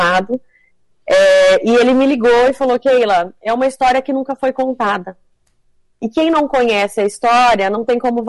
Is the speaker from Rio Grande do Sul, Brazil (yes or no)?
no; São Paulo, Brazil; born there; embora eu seja paulista, eu nasci em São Paulo. Minha mãe é paranaense, de Pérola, ali da região de perto de Altônia, Xambrê. Minha mãe nasceu ali, meus avós moram, tenho família ali ainda. E o meu pai é mineiro, de Boa Esperança, perto de Varginha